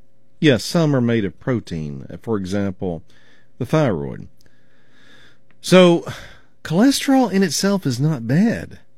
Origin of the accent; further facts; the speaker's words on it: Oklahoma, United States; I remember when I grew up in Oklahoma